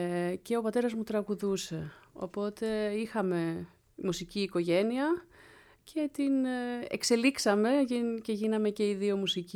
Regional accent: Athens, Attica, Greece; Ναι, στην Αθήνα. Μεγάλωσα και στην Αθήνα και το σχολείο και όλα εδώ στην όλα Αθήνα. Εδώ.

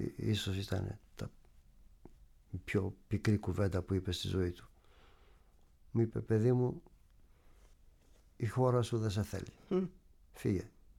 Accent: Molaoi, Peloponnese, Greece; όταν το χωριό μου, η Μολάη, αποφάσισαν να δώσουν το όνομά μου

